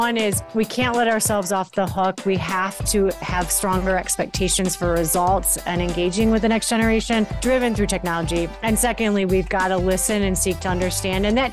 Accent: Hillsdale, Michigan, United States; I grew up in Hillsdale, Michigan, which is a tiny town, the bottom of Michigan, right where Michigan, Ohio, and Indiana come together.

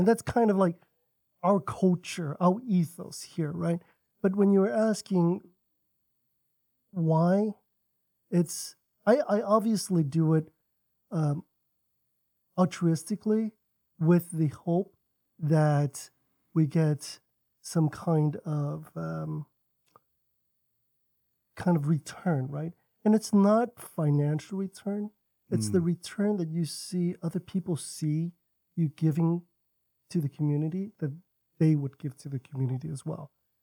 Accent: Westminster, California, United States; growing up in Westminster and driving to the beach, we would always pass Fountain Valley.

